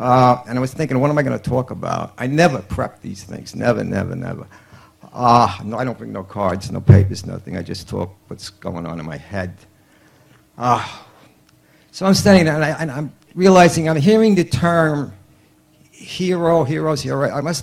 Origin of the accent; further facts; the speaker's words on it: Queens, New York, United States; I grew up in Queens in a modest little house.